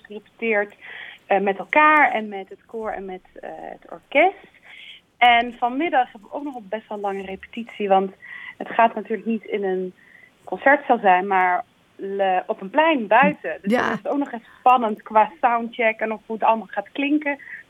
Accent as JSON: {"language": "Dutch", "region": "North Brabant", "country": "Netherlands", "said": "Ik ben zelf, kom ik ook uit Brabant."}